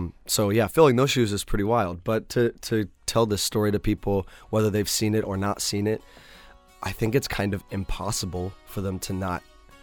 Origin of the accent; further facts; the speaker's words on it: New York, United States; I have similarities to growing up in New York.